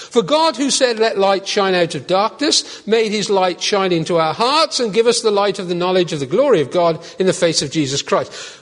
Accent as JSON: {"language": "English", "town": "Worcester", "region": "West Midlands", "country": "United Kingdom", "said": "I come from Worcester. Worcester had a wonderful porcelain works."}